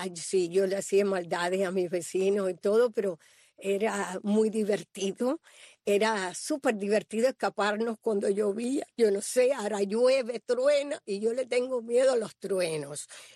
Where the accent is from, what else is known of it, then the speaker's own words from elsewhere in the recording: Santiago de Las Vegas, Havana, Cuba; eso es lo que parece mi pueblo hoy en día. Santiago de Las Vegas parece que ha sufrido un bombardeo, las calles totalmente destrozadas. Un pueblo que tenía dos parques.